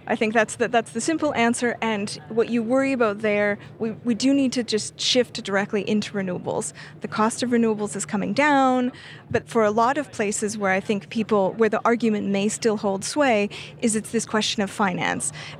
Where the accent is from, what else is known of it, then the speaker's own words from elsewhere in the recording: Canada; And so, you know, I'm Canadian.